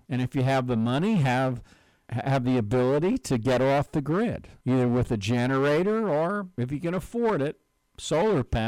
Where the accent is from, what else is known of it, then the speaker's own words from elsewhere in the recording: New York, United States; also born or lived in New Jersey; I'm originally from New York and the New Jersey area. Well, I'm used to snow. Growing up as a kid, I had to snow the sidewalks and the driveway